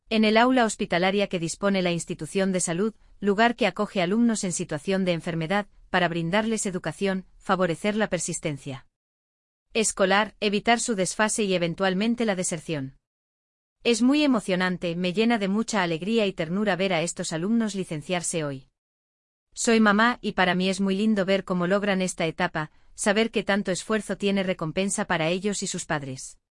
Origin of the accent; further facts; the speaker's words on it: San Vicente, O'Higgins, Chile; Vengo desde San Vicente y estos años han sido muy importantes